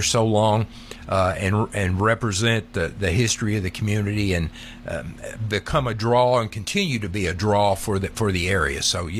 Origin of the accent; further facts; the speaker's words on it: Crowley, Texas, United States; Growing up in Crowley